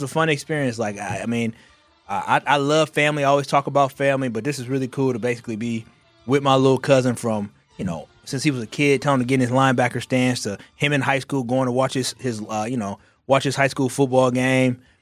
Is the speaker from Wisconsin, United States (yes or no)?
yes; Wisconsin, United States; but I'm from Wisconsin. I'm a Packer fan.